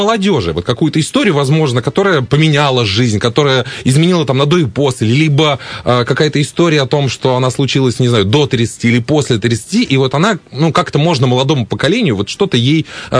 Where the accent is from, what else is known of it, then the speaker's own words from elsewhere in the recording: Saint Petersburg, Russia; Я, как воспитанный молодой человек, как ленинградец, спрашивать у вас не буду.